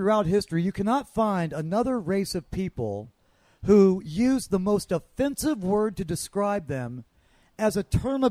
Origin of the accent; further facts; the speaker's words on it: Florida, United States; now in Texas, United States; I grew up in Florida and live in Texas